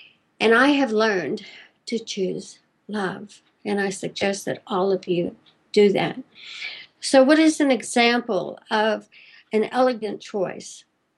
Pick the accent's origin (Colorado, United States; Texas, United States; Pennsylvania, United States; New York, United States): Texas, United States; I call them a posse, I was raised in Texas